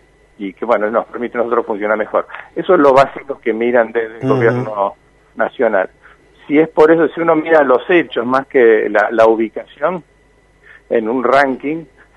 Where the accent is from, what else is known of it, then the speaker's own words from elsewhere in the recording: Argentina; nosotros como argentinos, como sociedad argentina